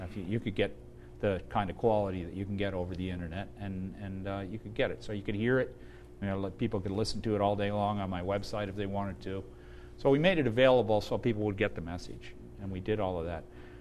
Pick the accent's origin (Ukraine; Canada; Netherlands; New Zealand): Canada; people who didn't like what I said were just like attacking me from on personal levels about, well, being a Canadian